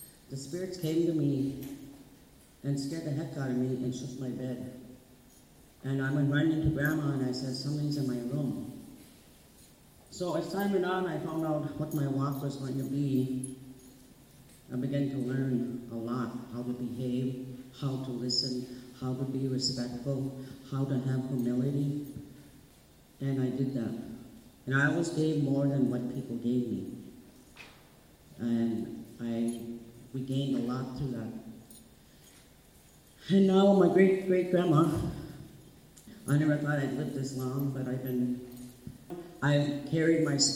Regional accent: Nett Lake, Minnesota, United States; I grew up here in Net Lake. I went to the school, the grade school here.

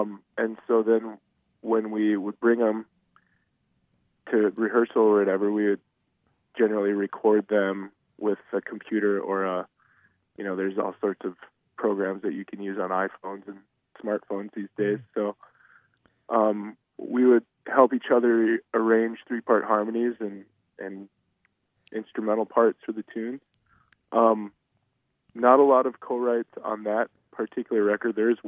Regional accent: Hutchinson, Minnesota, United States; also born or lived in Duluth; I am not. No, I'm from Hutchinson, but I went to UMD. And then I took a few more years after that to explore Duluth and live there.

